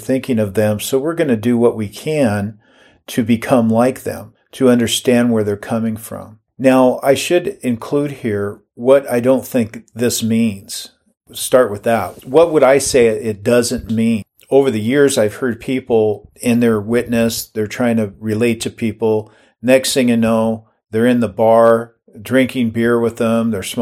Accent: Everett, United States; I was witnessing in my hometown, downtown Everett

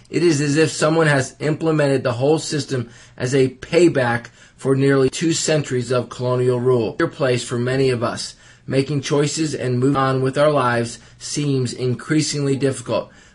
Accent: England, United Kingdom; now in United States; As an Englishman, one of the biggest challenges I faced in America

